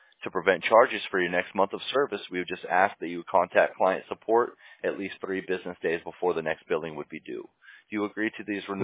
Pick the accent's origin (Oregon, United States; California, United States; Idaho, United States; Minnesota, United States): California, United States; Fullerton; But I'm born and raised in California, born in a city called Fullerton. So I mean, I've never left California.